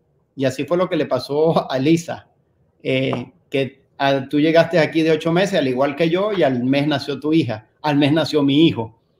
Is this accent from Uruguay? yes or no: no; Venezuela; Llegué a Venezuela luego de haber estudiado aquí por una beca que me gané. Yo siempre fui a la educación pública en mi país y pude estudiar en los Estados Unidos porque me gané una beca.